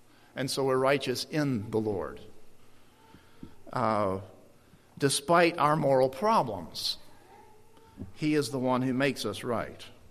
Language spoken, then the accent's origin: English; Alabama, United States; Y'all, as I like to say since I'm from Alabama.